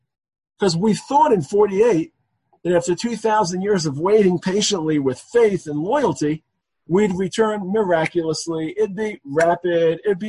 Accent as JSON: {"language": "English", "town": "Brooklyn", "region": "New York", "country": "United States", "said": "I don't come from Detroit. I don't come from Teaneck. Benny, I'm not from White Plains. I'm from Brooklyn. So in Brooklyn, we used to say, bada bing, bada boom."}